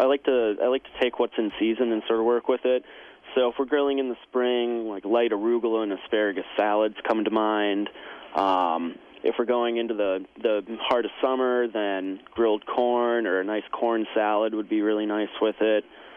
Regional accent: Wisconsin, United States; Other than that, I think, you know, we're from Wisconsin.

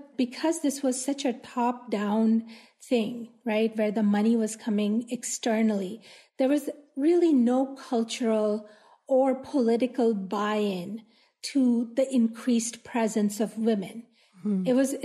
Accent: Pakistan; I'm not from Afghanistan, but neighboring Pakistan

